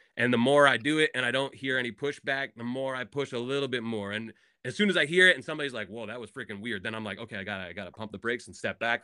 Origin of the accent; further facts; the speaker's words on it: Northeast, United States; the thing that was really cool is that I grew up in the Northeast, like in, you know, and I ended up at Kiss 108